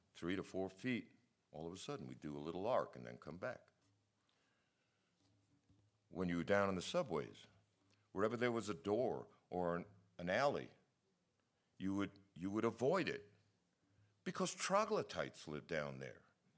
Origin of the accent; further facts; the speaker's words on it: New York City, New York, United States; You know, I grew up in New York City. I ain't proud of that, but by God, I did take something out of it.